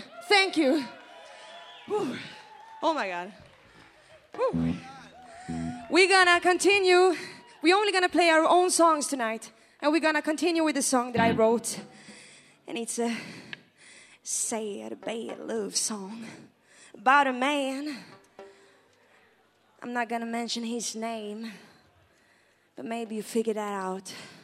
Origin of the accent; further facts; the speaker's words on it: Sweden; Thank you so much. We're from Sweden. We're a family.